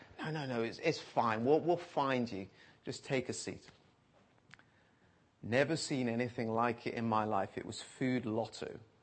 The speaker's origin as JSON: {"language": "English", "country": "United Kingdom", "said": "And of course, being British"}